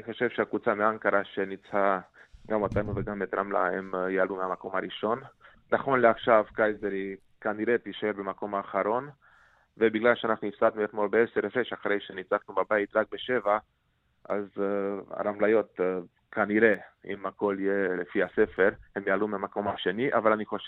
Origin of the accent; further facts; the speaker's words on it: Transylvania, Romania; Hebrew is a second language; moved away; also born or lived in Israel; אני נולדתי וגדלתי ברומניה, למשל בטרנסילבניה, ועליתי לארץ ב-1995